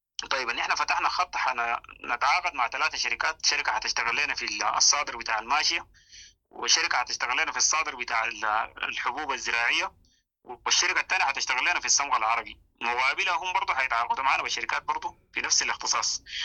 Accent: Sudan; يعني ما باسمنا نحن كدولة سودانية

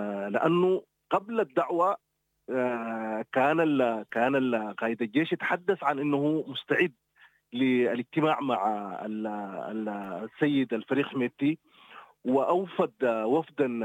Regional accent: Sudan; إذا لن نلتقي كسودانيين كقوى سياسية للبحث عن منافذ ومداخل لتخفيف معاناة أهل السودان ووقف الحرب

